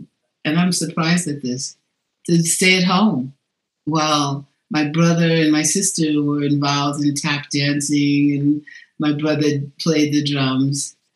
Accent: New York City, New York, United States; I'm from New York, the Bronx, New York

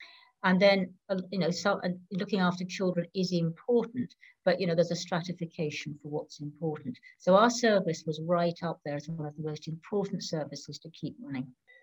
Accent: Glasgow, Scotland, United Kingdom; Well, I'm a Scot. I was born in Glasgow and I went and trained in Edinburgh

